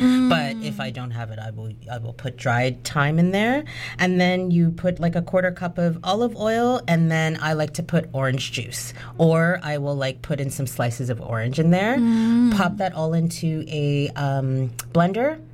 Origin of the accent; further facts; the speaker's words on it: Toronto, Ontario, Canada; because I was born in Canada, I was born in Toronto. You know, my parents are Jamaican immigrants, but I was raised in this country. So I was raised with other nationalities and stuff like that.